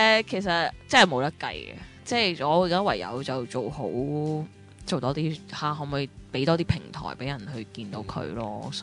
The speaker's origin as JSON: {"language": "Cantonese", "country": "China", "said": "咁就我哋中国人好比较难少少入外国嘅，"}